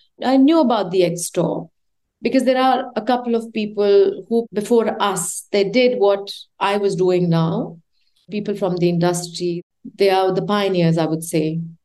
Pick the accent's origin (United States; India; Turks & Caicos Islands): India; I said, I'm this designer from India and I'd like to show you my collection.